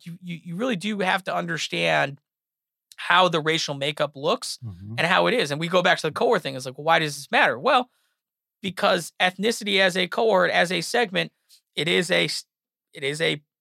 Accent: California, United States; That's the other thing I learned. I'm from California.

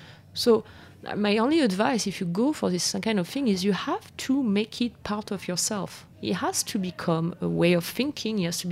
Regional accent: France; moved away; I'm from France.

